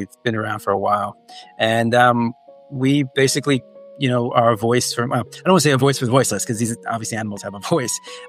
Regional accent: New Jersey, United States; New Jersey.

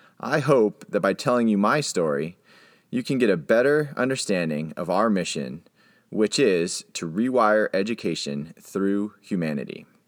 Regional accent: California, United States; I grew up in Southern California, a product of a small beach suburban community, 90s punk rock and video games.

